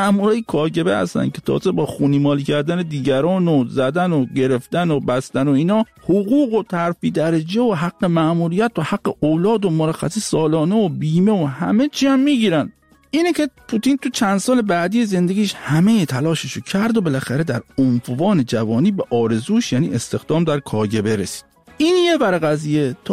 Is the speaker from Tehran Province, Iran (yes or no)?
no; Shiraz, Fars, Iran; born there; چون فامیدیم … و متولد شیرازم هستم